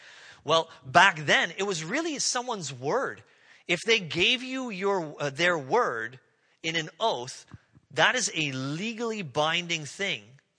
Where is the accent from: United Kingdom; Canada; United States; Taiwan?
Canada; because I'm Canadian, I understand game as in like moose, bear, deer, something like that, right?